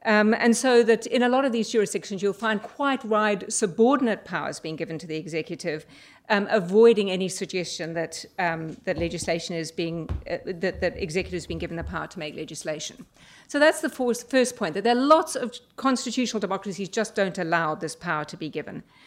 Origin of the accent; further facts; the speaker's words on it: South Africa; coming as a South African constitutional lawyer and to some extent a comparative constitutional lawyer.